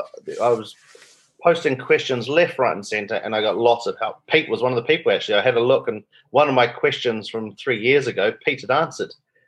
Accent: New Zealand; now in Bath, United Kingdom; I am a Kiwi living in London. For my sins, living in Bath in England.

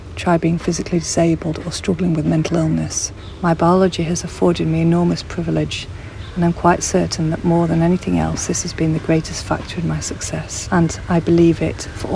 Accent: Massachusetts, United States; I grew up in Massachusetts, which is near the top of the country in public education.

